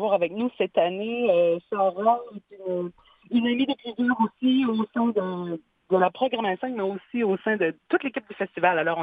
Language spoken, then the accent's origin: French; Caraquet, New Brunswick, Canada; je suis de Caraquette.